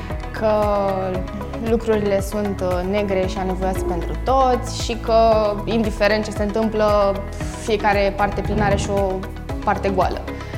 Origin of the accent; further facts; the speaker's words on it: Romania; m-am simțit foarte mândră și nu doar că sunt româncă